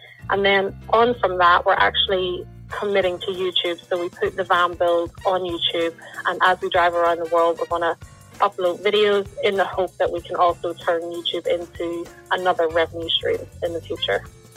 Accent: Lisburn, Northern Ireland, United Kingdom; I'm from Lisburn, Northern Ireland

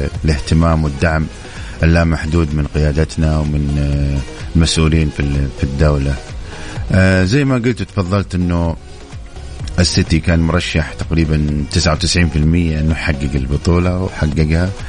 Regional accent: Saudi Arabia; لكن حنا كسعوديين يعني الشيء اللي حنا نفرح فيه

